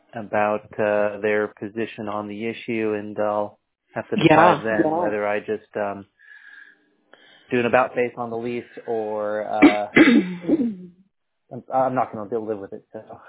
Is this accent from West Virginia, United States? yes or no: no; San Clemente, California, United States; born there; I haven't been back to the area for a while. I was born in San Clemente.